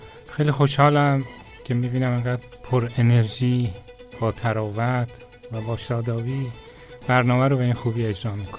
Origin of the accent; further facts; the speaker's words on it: Tehran, Tehran Province, Iran; born there; من متولد 1336، 4 بهمن 1336 در تهران متولد شدم.